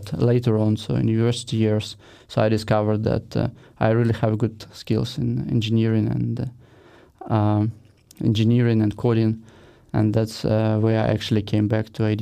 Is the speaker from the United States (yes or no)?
no; southern Ukraine, Ukraine; also born or lived in Kyiv; so I grew up in Ukraine, and that's where also I started my firm. I grew up originally in the south of Ukraine, but lived a lot of my life in Kiev.